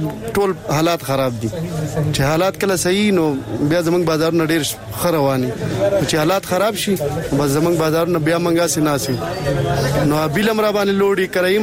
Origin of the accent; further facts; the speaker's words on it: Dir, Khyber Pakhtunkhwa, Pakistan; السلام علیکم، زه خو د دیر یم او